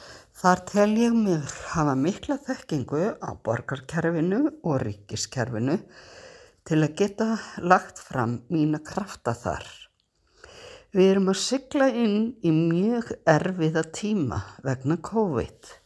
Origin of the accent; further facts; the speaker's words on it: Flateyri, Westfjords, Iceland; er 58 ára gömul, ég á 2 uppkomi börn og 3 ömmustelpur. Ég kem frá Flateyri í Önundarfirði fyrir vestan.